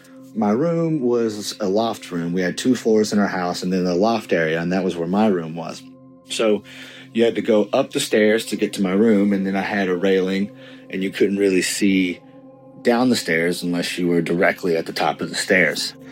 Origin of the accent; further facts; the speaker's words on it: Kentucky, United States; from Kentucky. So my dad built my childhood home in the late 80s in a new neighborhood development.